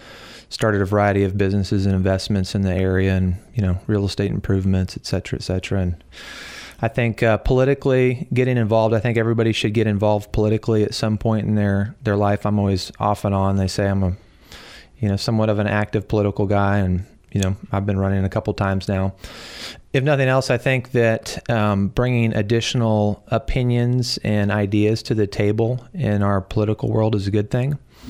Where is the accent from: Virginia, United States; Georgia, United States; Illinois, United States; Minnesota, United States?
Georgia, United States; also born or lived in Rapid City, South Dakota / California / Washington; So I was born in Rapid City, South Dakota. My dad was in the military, flew B-52 nuclear bombs during the Cold War, and so it's pretty cool. And then moved to California, and then Washington State, and then moved to Georgia at about age six in the mid-80s.